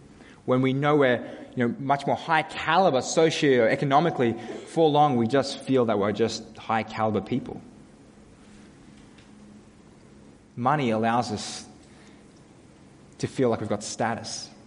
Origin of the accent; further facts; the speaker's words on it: Australia; The rest of the world isn't fooled by our little, I'm just an Aussie battler charade.